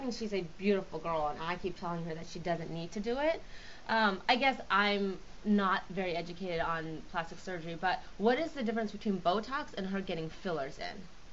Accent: East Coast, United States; I am an implant from the East Coast. I have my loyalties back home.

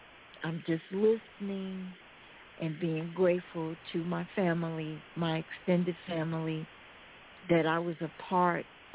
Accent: Phoenix, Arizona, United States; the history that I was not taught as a child growing up in Arizona in Maricopa County, Phoenix.

